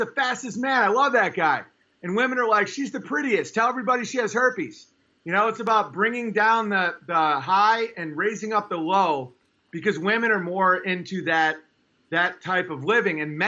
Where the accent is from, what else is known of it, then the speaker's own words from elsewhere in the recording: New York, United States; You know, I'm from New York State, not New York City, but people knew firefighters that died.